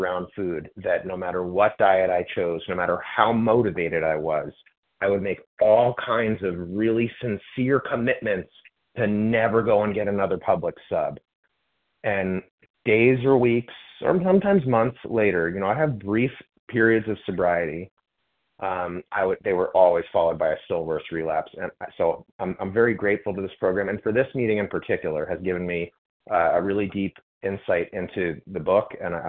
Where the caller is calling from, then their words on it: Florida, United States; I'm calling from Florida, Eastern Time.